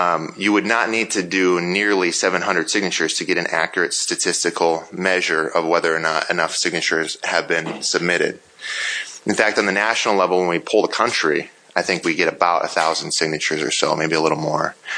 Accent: Dell Rapids, South Dakota, United States; I'm from Del Rapids. I represent the greatest district in all of South Dakota.

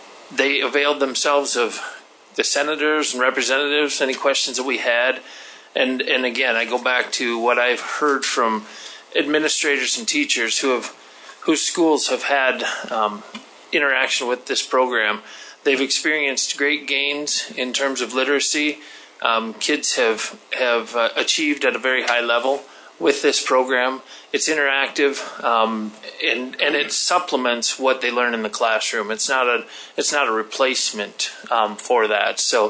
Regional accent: Clark, South Dakota, United States; My hometown is Clark.

